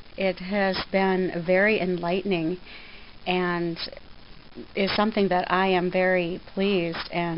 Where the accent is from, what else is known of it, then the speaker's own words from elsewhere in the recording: Detroit Lakes, Minnesota, United States; I'm from Detroit Lakes, Minnesota.